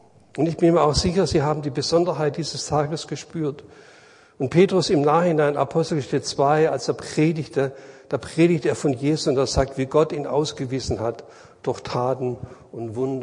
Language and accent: German; Baden-Württemberg, Germany; Ich als Schwabe würde mich da ein bisschen schwer tun